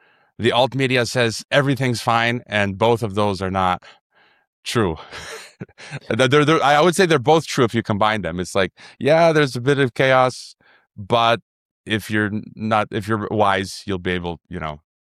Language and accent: English; Chicago, Illinois, United States; you know, I'm from Chicago, the murder capital of America.